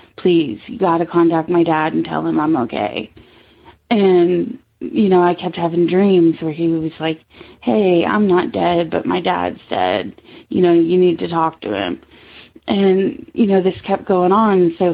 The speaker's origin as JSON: {"language": "English", "region": "Virginia", "country": "United States", "said": "I'm from Virginia. I'm 33."}